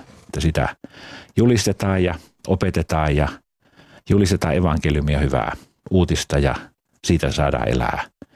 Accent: Northern Finland, Finland; No, mä oon Pohjois-Suomesta lähtöisin. On aina joskus sanonut, että on niin paljon pohjoisesta, että mun isällä on ollut poroja.

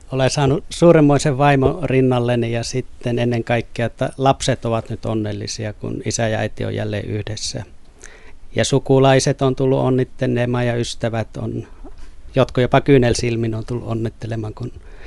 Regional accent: Kuusamo, North Ostrobothnia, Finland; Mä olen kotoisin Kuusamosta ja maaseudun kasvatti ja siellä nuoruuteni elin

